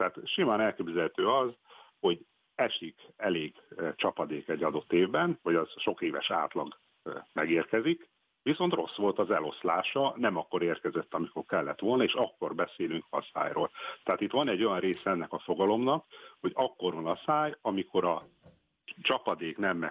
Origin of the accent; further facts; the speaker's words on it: Szarvas, Békés, Hungary; itt az Alföld közepén, én ugye Szarvasi vagyok